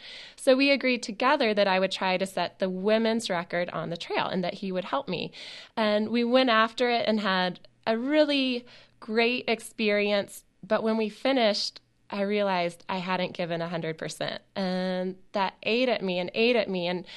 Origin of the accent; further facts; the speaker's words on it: the South, United States; I mean, I'm a Southern girl. I'm from the South. My house is 3 hours away from the terminus in Georgia, and I wanted to feel like I was hiking home.